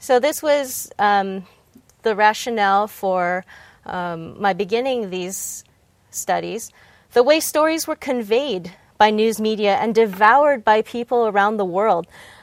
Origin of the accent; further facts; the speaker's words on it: Vancouver, British Columbia, Canada; I'm originally from Vancouver, British Columbia, Canada.